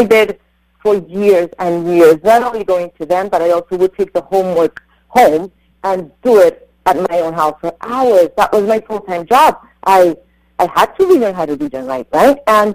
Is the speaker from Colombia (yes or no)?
yes; Colombia; now in Westport, United States; And I also want to start in Colombia, my home country.